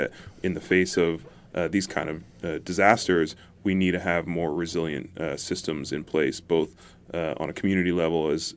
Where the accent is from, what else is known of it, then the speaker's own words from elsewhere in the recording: Santa Barbara, California, United States; I was born and raised here in Santa Barbara. In the last 10 years, I've been evacuated 5 different times. My home burned to the ground that I grew up